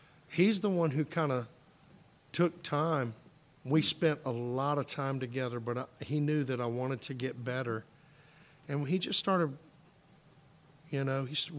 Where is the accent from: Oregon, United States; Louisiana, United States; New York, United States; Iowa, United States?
Louisiana, United States; Baton Rouge; growing up in Baton Rouge and growing up younger, there were some so cool bluesy rock and roll musicians.